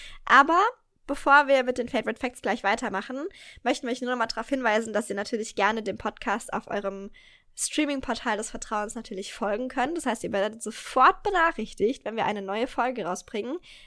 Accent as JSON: {"language": "German", "town": "Mainz", "region": "Rhineland-Palatinate", "country": "Germany", "said": "ich komme ja wie gesagt aus Mainz"}